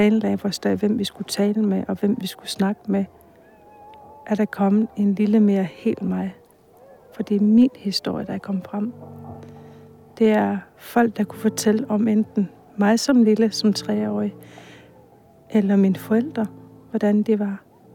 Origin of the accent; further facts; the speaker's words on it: Sisimiut, Qeqqata, Greenland; Jeg vil tage hjem, at jeg er en stolt grønlænder. En stolt sisimiutter.